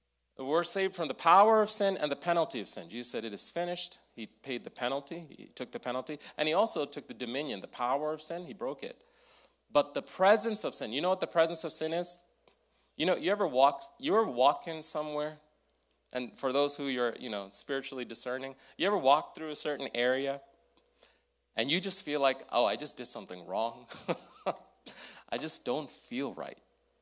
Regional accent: Chicago, Illinois, United States; Yeah, I'm from Chicago. When you go through certain areas of Chicago, you know, if you're not careful, you won't be okay.

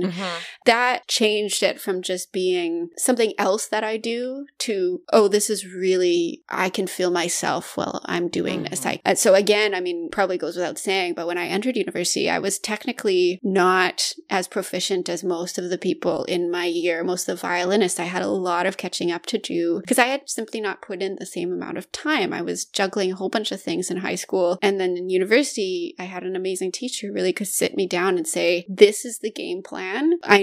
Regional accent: Saskatchewan, Canada; when I was growing up in Saskatchewan

